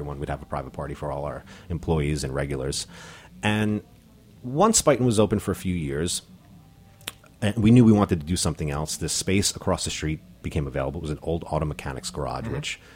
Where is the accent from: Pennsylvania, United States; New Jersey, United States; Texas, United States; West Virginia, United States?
New Jersey, United States; I grew up in North Jersey. My family's from the Bronx.